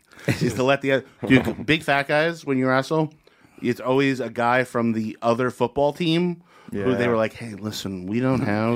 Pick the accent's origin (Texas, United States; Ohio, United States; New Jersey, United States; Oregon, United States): New Jersey, United States; Secaucus; because I grew up in Secaucus, which is in between Jersey City and North Bergen.